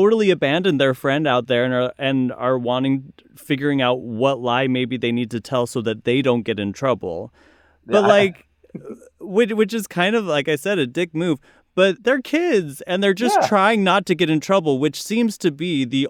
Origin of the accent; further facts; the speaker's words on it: Utah, United States; I, once again, grew up in Utah. Very cold.